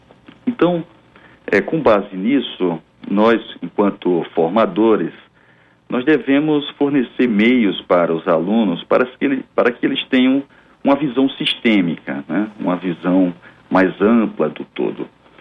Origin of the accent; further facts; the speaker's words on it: Rio Grande do Norte, Brazil; mas eu sou potiguar. Comedor de camarão.